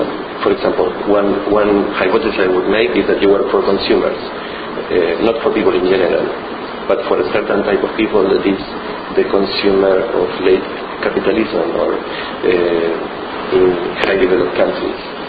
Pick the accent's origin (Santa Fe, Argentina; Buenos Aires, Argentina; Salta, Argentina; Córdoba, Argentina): Buenos Aires, Argentina; I'm from Buenos Aires. Maybe Buenos Aires is a big city